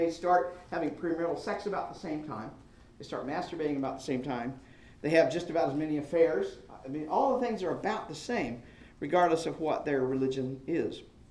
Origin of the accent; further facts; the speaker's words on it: Wichita, Kansas, United States; I grew up in Wichita.